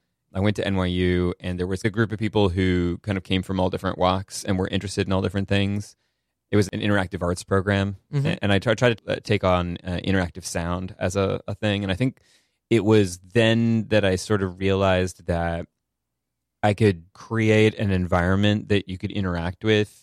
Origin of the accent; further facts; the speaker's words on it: Massachusetts, United States; Rural. I'm from the Berkshires in Massachusetts.